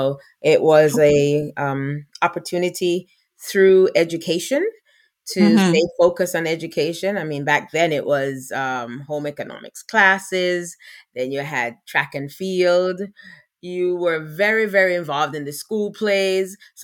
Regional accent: Morant Bay, Saint Thomas, Jamaica; also born or lived in Kingston; I hail from the East and from the beautiful, beautiful parish of St. Thomas. I was born in Kingston and raised in the parish of St. Thomas.

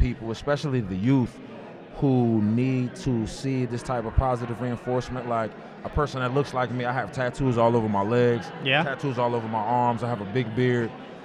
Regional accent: New Jersey, United States; I'm a New Jersey native. I'm from the North Orange, Essex County area of New Jersey. Grew up in a fairly rough neighborhood

